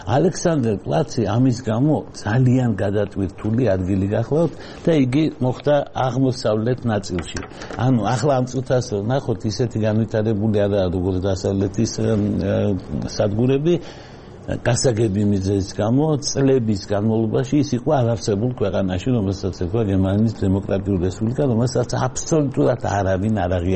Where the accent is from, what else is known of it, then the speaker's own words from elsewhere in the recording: Batumi, Adjara, Georgia; born there; მე დავიბადე ქალაქში